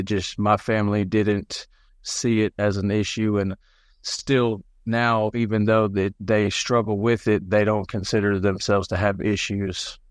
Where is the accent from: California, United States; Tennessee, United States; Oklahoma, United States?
Tennessee, United States; Gatlinburg; also born or lived in Knoxville; I was born in Knoxville, the University of Tennessee, Vols, and grew up actually in the same hometown as … Went to school in Sevier County.